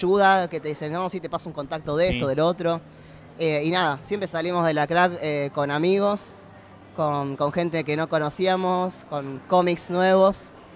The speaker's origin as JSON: {"language": "Spanish", "town": "Rosario", "region": "Santa Fe", "country": "Argentina", "said": "yo soy de acá de Rosario"}